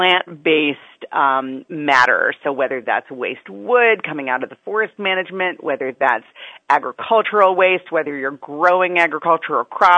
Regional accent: Wisconsin, United States; also born or lived in California; You know, I'm from Wisconsin, and I spent a lot of time in California, both states with a lot of forested areas and a lot of agriculture.

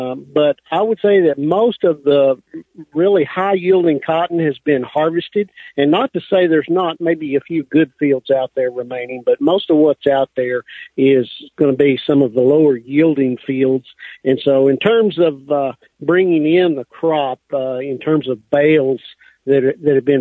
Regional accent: Plainview, Texas, United States; I'm over here in Hale County today, actually sitting in Plainview, Texas.

